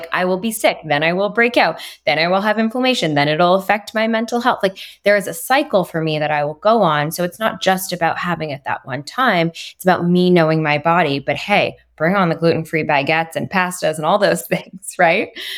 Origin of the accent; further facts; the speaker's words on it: Montreal, Quebec, Canada; I'm originally from Montreal, so I have that French background.